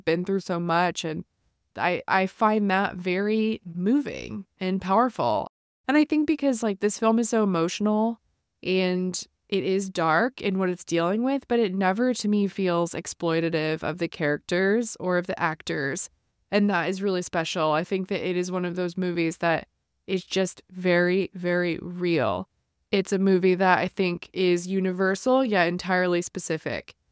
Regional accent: Midwest, United States; I grew up in the Midwest in a suburb.

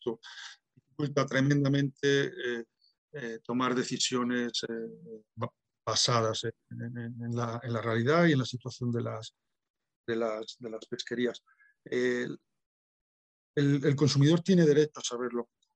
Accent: Galicia, Spain; en mi tierra, en Galicia, pues comemos cerca de 60 kilos de pescado al año.

